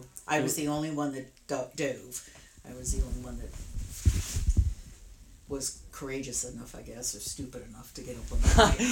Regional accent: Philadelphia, Pennsylvania, United States; born there; also born or lived in San Diego; Well, I was born in Philadelphia. That's where Mimi is from.

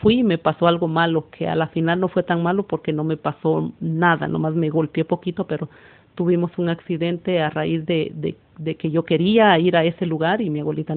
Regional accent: El Salvador; Yo crecí en El Salvador, Centroamérica, y mi juventud fue una juventud muy bonita. Mi niñez, una niñez, nací en un pueblo chiquito

